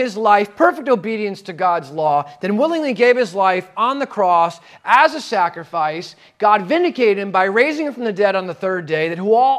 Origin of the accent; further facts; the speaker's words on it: New Jersey, United States; my English is not so good because I'm from Jersey